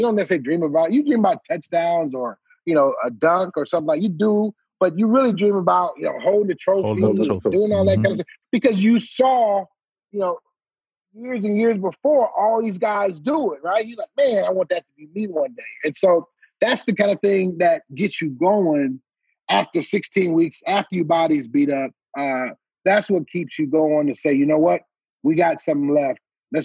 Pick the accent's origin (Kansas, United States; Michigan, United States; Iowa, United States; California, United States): Michigan, United States; Detroit; year in Detroit, and you're not going to be there. And I didn't even think that the Super Bowl was in my hometown the next year.